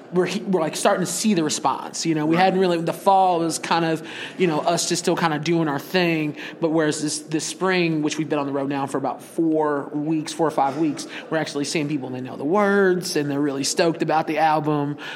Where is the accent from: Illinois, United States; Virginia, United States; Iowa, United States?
Illinois, United States; Bloomington; for us, it was the hub of the Midwest, and being from Bloomington, we wanted to continue working our Midwest markets.